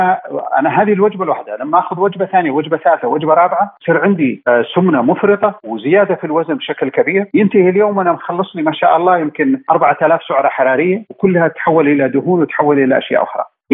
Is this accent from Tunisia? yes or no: no; Saudi Arabia; إحنا عندنا في السعودية هيئة الدواء والغذاء